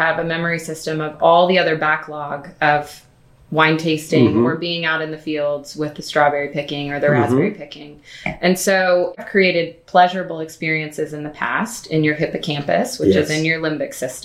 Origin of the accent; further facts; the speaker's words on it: Kentucky, United States; now in San Francisco, United States; Well, I will tell you, I grew up in Kentucky. So being on horse farms was where I always was experiencing my little childhood life.